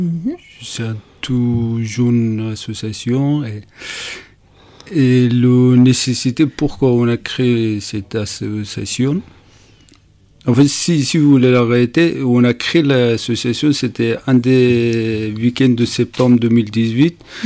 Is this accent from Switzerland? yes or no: no; Afghanistan; French is a second language; now in France; Voilà, c'est pas la même vie ici en France qu'en Afghanistan.